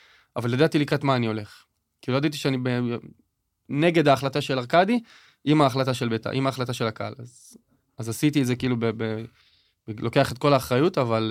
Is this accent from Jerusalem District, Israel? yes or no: yes; Jerusalem, Jerusalem District, Israel; כי אני ירושלמי, אתה יודע, אני חי את זה